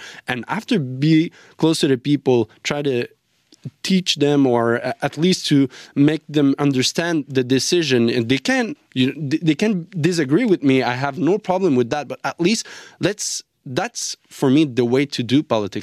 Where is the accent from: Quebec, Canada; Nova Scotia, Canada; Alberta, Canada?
Quebec, Canada; Lachine; Honestly, for me, you know, I grew up in Lachine where there weren't a lot of immigrants.